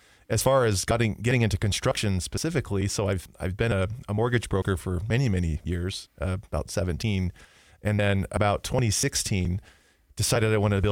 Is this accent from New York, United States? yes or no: no; Provo, Utah, United States; So when we were kids growing up in Provo and different areas, a lot of the homes were different.